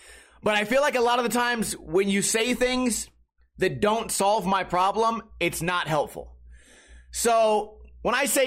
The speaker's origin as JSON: {"language": "English", "town": "Las Vegas", "region": "Nevada", "country": "United States", "tie": "born or raised there", "said": "today is the first day in Las Vegas, Nevada, my hometown."}